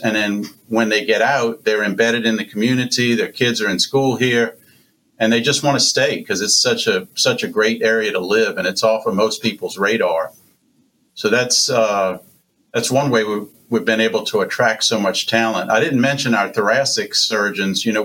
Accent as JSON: {"language": "English", "town": "New Orleans", "region": "Louisiana", "country": "United States", "tie": "born or raised there", "said": "I attribute my personality and most of my talents to my parents and my family and the way I was raised back in New Orleans."}